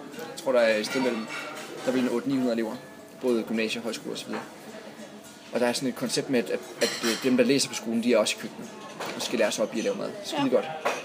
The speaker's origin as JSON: {"language": "Danish", "region": "Region of Southern Denmark", "country": "Denmark", "tie": "born or raised there", "also_born_or_lived": "Copenhagen", "said": "jeg er fra Syfyn, ja. … og jeg er født her i Mørrebro og vokset op på Syfyn."}